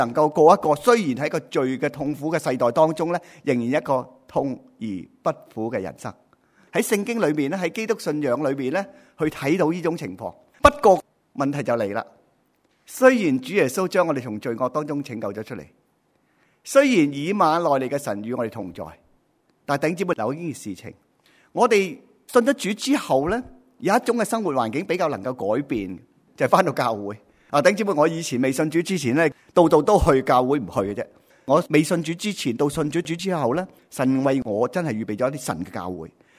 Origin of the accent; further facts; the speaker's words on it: Hong Kong; 我出生在50年代啦，在香港一些很贫穷的寨子区里面